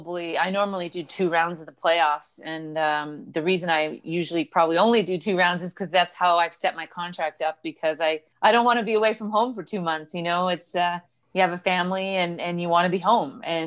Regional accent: Canada; born there; I was born in Canada, and obviously with the rivalry. But, you know, I moved back to Canada

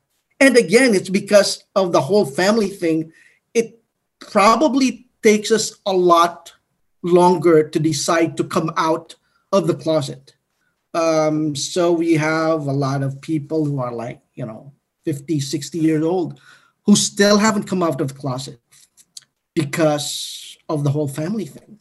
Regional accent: Philippines; all the different issues that we deal with as Filipino LGBTQ members.

